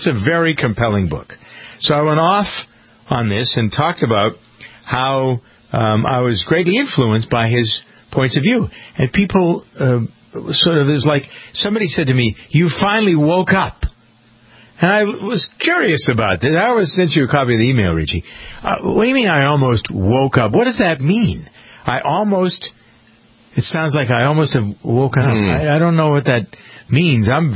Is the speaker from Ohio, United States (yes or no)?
no; Boston, Massachusetts, United States; this happens often when people know that I come from the Boston area